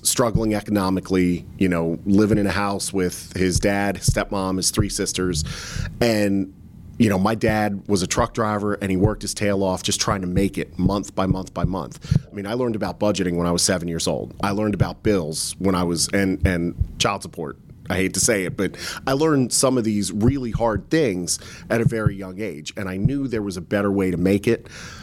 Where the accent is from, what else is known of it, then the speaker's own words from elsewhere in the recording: Susquehanna Township, Pennsylvania, United States; I mean, I grew up in Susquehanna Township. It had always been Republican.